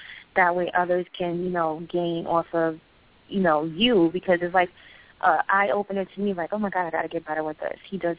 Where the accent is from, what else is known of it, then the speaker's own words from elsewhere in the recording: Queens, New York, United States; I'm also born and raised in Queens myself.